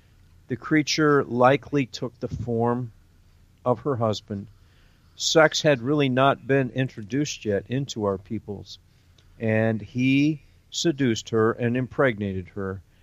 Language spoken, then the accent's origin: English; Midwest, United States; I grew up in the Midwest, and my parents had money, and we belonged to a private country club.